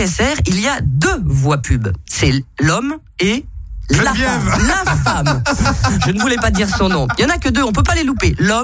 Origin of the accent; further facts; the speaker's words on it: Switzerland; On est suisse quand même.